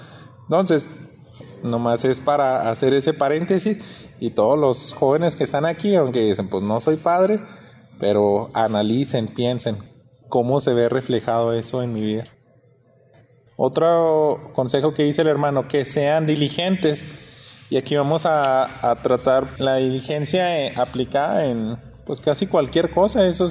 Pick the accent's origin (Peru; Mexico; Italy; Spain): Mexico; O sea, pues yo quién soy, un mexicano